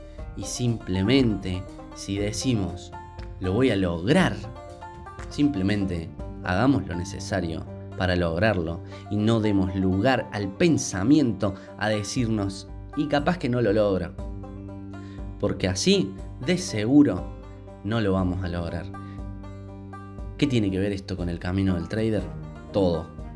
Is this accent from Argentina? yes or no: yes; Argentina; En mi país, en Argentina, tenemos una suerte de cultura de la crisis